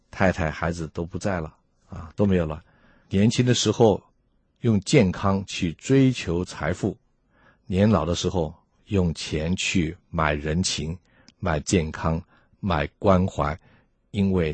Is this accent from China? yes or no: yes; China; 贪财是万恶之根，我们中国人也有这样的说法啊。